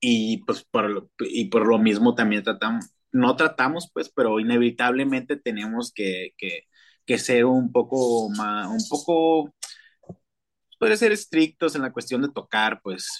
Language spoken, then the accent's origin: Spanish; Tijuana, Baja California, Mexico; somos de Tijuana y también como que, pues no sé, le da ahí como un toque, pues, a la tocada porque pues, somos de México.